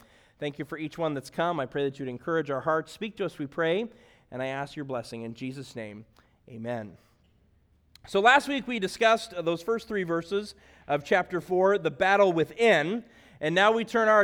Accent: Chicago, Illinois, United States; also born or lived in Wisconsin, United States; I'm from Chicago, so we've been Bears fans our entire lives

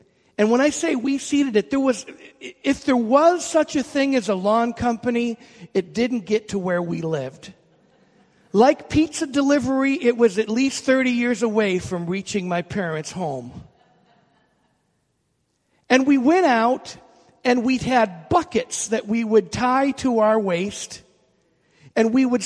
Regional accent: New York, United States; Most people, when I say that I grew up in New York, they think I grew up in Manhattan.

